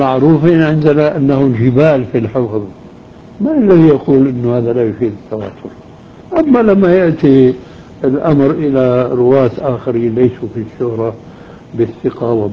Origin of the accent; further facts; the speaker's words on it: Syria; كما يقال عندنا في سوريا